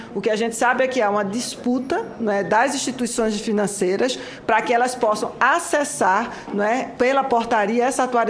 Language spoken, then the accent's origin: Portuguese; Northeast Region, Brazil; nós somos da mesma região, nós somos do Nordeste